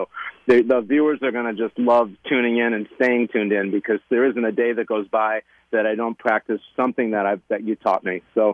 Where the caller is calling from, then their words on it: Boca Raton, Florida, United States; Today I am calling you from Boca